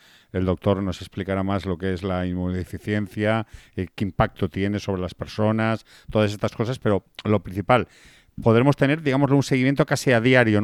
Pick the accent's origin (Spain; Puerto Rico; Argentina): Spain; Valencian Community; y luego como valenciano, como español, pues me sentí muy orgulloso y muy contento, todo a la vez.